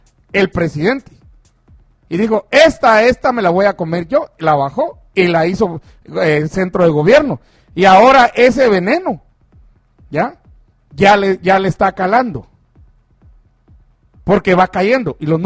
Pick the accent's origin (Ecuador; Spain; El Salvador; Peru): El Salvador; Soy salvadoreño.